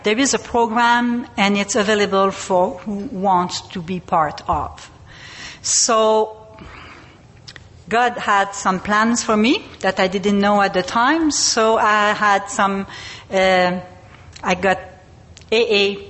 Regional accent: Quebec, Canada; I was born and raised in Quebec.

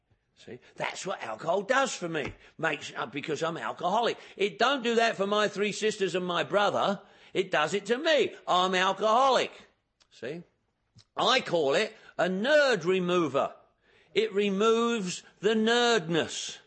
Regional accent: London, United Kingdom; I'm from London, England. Everybody drinks.

